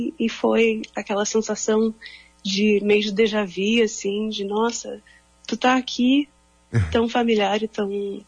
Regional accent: Porto Alegre, Rio Grande do Sul, Brazil; now in United States; esse vai ser meu primeiro show aqui na minha cidade natal em bastante tempo.

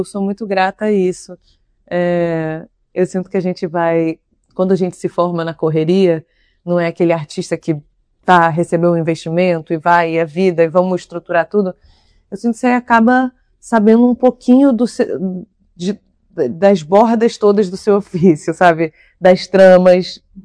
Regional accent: Búzios, Rio de Janeiro, Brazil; Gravei na minha cidade natal, Búzios.

